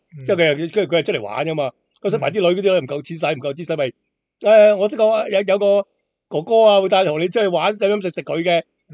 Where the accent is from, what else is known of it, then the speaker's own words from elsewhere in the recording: Foshan, Guangdong, China; 因为我哋佛山人咧，咁啊似近。